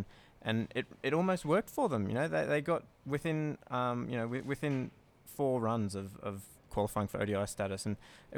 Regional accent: Canada; I guess I'm a Canadian

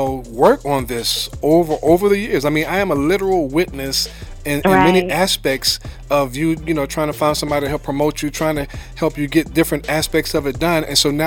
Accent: Brooklyn, New York, United States; I grew up in Brooklyn, and that, you know, my dad was from, you know, Selma, and he moved to New York in his youth

